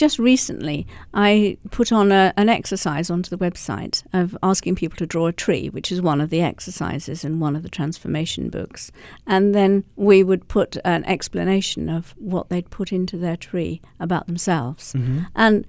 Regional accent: Pakistan; born there; Furthermore, I was born in Pakistan, and so it's obviously going to be very familiar from this lifetime as well.

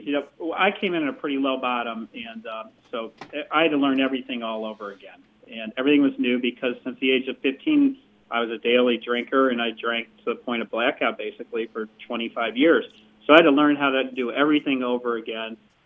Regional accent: St. Louis, Missouri, United States; Well, and I was brought up in St. Louis, Missouri, and I was baptized Episcopal, and that was the end of it.

